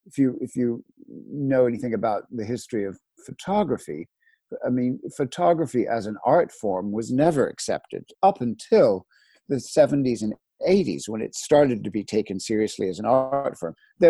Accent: United States; also born or lived in Philadelphia / Washington, D.C. / Los Angeles; I was brought up, I mean, I'm American. I was brought up in the States. The family's from New Orleans and Miami.

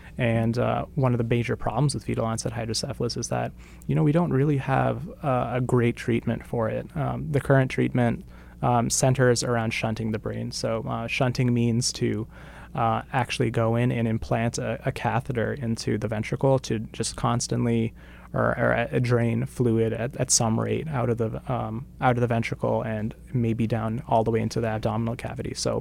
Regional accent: North Andover, Massachusetts, United States; I'm from North Andover, Massachusetts, so out of state.

